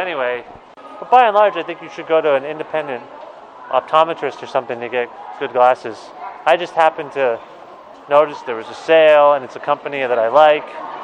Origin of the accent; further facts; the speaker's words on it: Guelph, Ontario, Canada; Guelph. Yeah, there's a guy, and my optometrist has been in my hometown